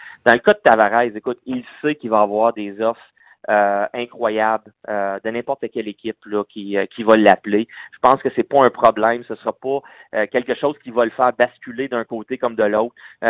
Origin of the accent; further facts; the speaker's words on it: Quebec, Canada; je suis québécois